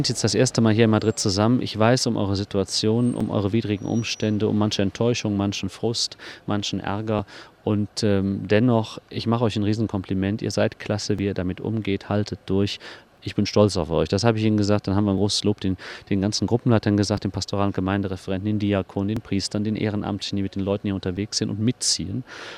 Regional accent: Cologne, North Rhine-Westphalia, Germany; Das sind wir Kölner sowieso

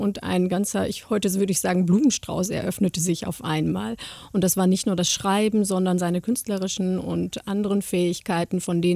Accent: Cologne, North Rhine-Westphalia, Germany; ich komme aus Köln

